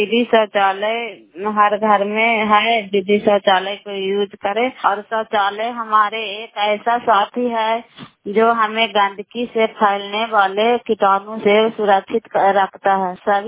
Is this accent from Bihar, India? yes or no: yes; Bairiyan, Bihar, India; नालंदा जिला कराई ब्लॉक मुकरौता पंचायत ग्राम बैरिजन की निवासी हूँ और अभी गवासपुर गांव में आई हुई हूँ।